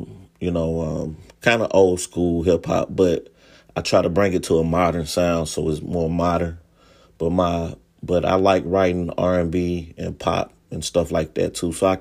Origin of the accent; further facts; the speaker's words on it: Childersburg, Alabama, United States; But yeah, I'm originally from Childersburg, Alabama, and that's like 45 minutes outside of Birmingham, you know.